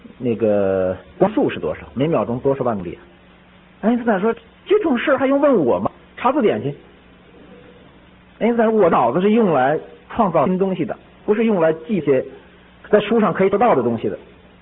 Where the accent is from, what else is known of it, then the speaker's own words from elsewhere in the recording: China; 比方说我们小时候在农村的时候啊，在中国大陆